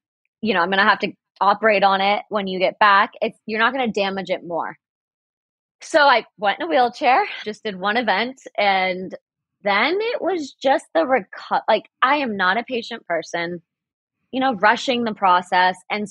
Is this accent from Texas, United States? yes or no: yes; Dallas, Texas, United States; So funny because growing up in Dallas, like I only applied to one school.